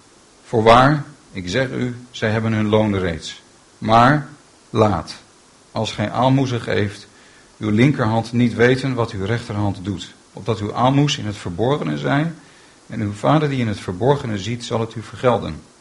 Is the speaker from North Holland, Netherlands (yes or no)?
yes; Aerdenhout, North Holland, Netherlands; moved away as an adult; also born or lived in Haarlem; En ik kom oorspronkelijk uit Noord-Holland. Ja. Ik ben geboren in Haarlem en ik ben opgegroeid in Aardenhout, gemeente Bloemendaal. En toen ik 18 was, ben ik gaan studeren in Brussel en daarna in Amsterdam heb ik gestudeerd.